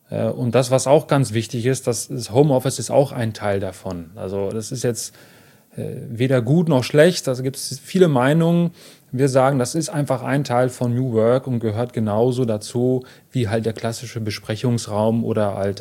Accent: Telgte, North Rhine-Westphalia, Germany; Ich komme nicht direkt aus Münster, also meine Heimat ist ein bisschen weiter, aber nicht viel weiter, ist in Telgte, also quasi vor der Haustür.

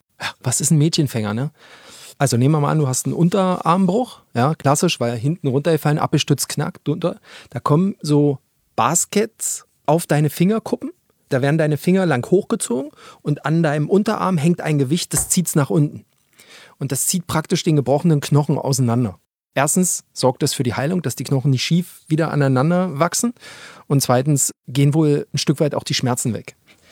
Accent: East Germany, Germany; ich einfach die bessere Aussprache habe als Ostdeutscher.

